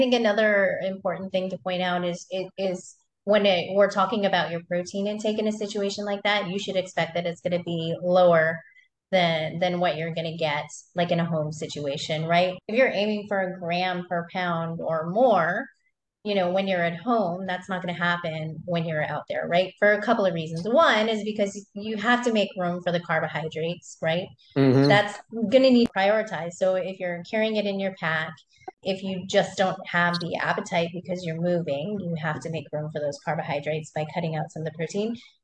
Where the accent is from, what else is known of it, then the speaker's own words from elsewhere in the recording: North Dakota, United States; so I grew up in North Dakota and my dad was a big hunter and my uncles and all of that stuff.